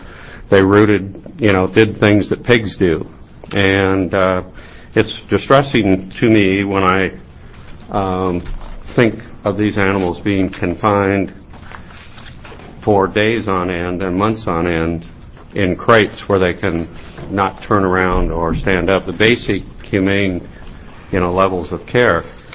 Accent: Tie Valley, Oregon, United States; I grew up in Tie Valley, Oregon, and we had my father and his brother had a ranch

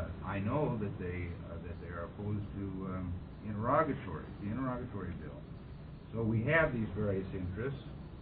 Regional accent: Astoria, Oregon, United States; from Astoria, attorney from Astoria

